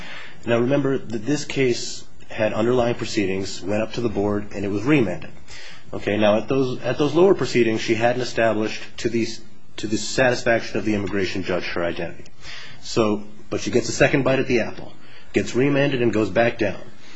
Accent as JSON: {"language": "English", "region": "Maryland", "country": "United States", "tie": "born or raised there", "said": "Oh, well, I grew up in Maryland, which is right outside of Washington, D.C."}